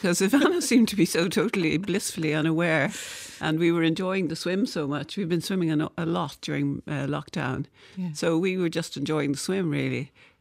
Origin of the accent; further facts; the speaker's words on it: Kilkee, Munster, Ireland; I was brought up in Kilkee in West Clare, the loveliest place to be brought up. My brother used to stand out on the steps of our house, which was just on the Atlantic